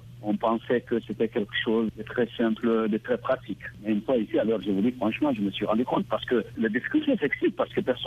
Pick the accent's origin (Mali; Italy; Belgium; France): Mali; notamment chez nous au Mali